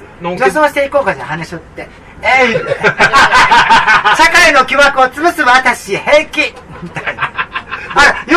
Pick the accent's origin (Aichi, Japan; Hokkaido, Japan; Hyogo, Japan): Hyogo, Japan; Kobe; 神戸、兵庫県神戸市垂水区です。